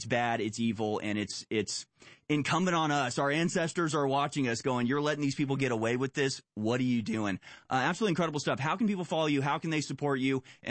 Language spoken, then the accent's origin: English; United States; I'm an American. This is my obligation, actually.